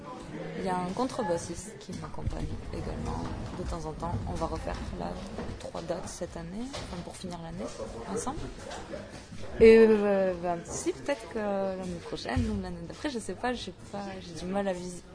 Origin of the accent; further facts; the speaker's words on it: Toulouse, Occitanie, France; also born or lived in Gers; Je viens d'où? Je suis née dans le Gers. Plus facilement, je viens de Toulouse.